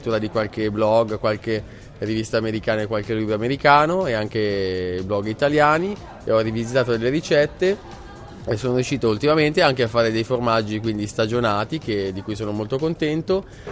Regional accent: Milan, Lombardy, Italy; io sono di Milano

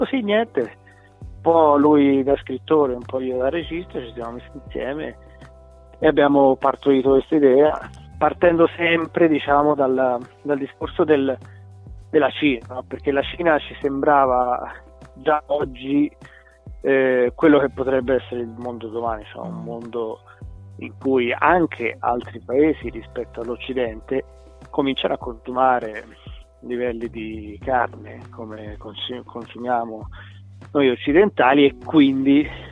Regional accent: Barberino Val d'Elsa, Tuscany, Italy; moved away as an adult; io sono fiorentino, però di una campagna sempre vicino a Firenze che si chiama Barberino Valdelsa. E, è una zona tra Firenze e Siena.

